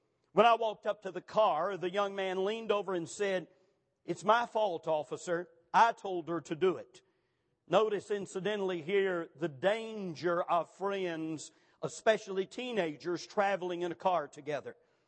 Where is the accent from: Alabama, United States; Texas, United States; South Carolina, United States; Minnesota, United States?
South Carolina, United States; Gaffney; Many times as a young man growing up in Gaffney, South Carolina, I heard my godly dad … quote this verse over and over and over again.